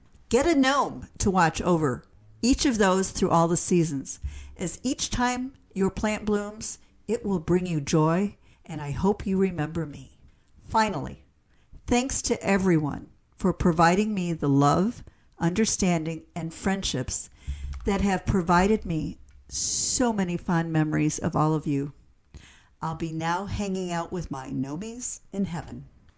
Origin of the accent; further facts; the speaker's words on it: Battle Creek, Michigan, United States; born there; moved away as an adult; I was born in Battle Creek, Michigan on July 16, 1958, and survived by my parents … of Battle Creek.